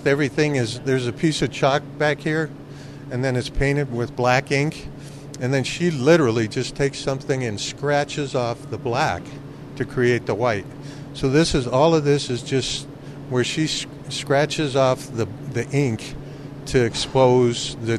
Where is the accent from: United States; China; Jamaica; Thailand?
United States; Montana; That's really what I like, because, you know, growing up in Montana, that's what was important to me.